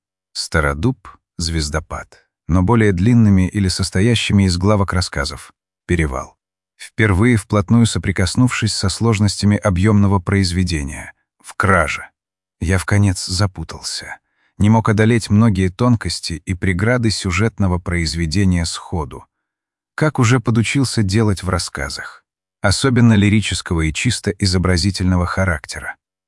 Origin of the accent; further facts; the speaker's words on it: Ovsyanka, Krasnoyarsk Krai, Russia; 1980 году я вернулся на родину, в Красноярск, и сразу же занялся тем, чтобы подыскать и купить избу в родном селе Овсянка.